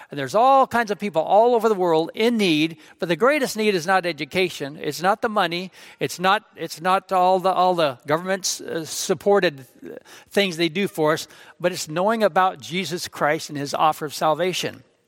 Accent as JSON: {"language": "English", "town": "Twin Falls", "region": "Idaho", "country": "United States", "lives_now": "Schaumburg, United States", "said": "just like I was open from Twin Falls, Idaho, to come to a place, Schaumburg, Illinois. I never heard of that in my life, but I've been here 26 years."}